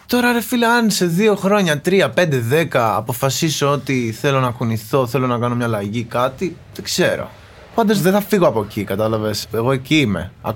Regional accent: Athens, Attica, Greece; Είμαι από τα Πετράλωνα.

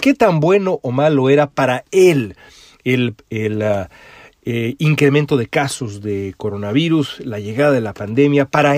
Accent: Mexico; hemos visto en mi país, en México, pues mensajes equivocados

